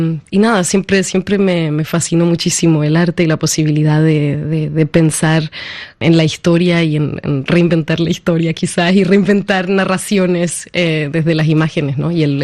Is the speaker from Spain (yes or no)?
no; Chile; also born or lived in Peru; now in Leipzig, Germany; más nostalgia en sentido de Chile, de Perú, ¿no? De esos lugares donde crecí, más que del este.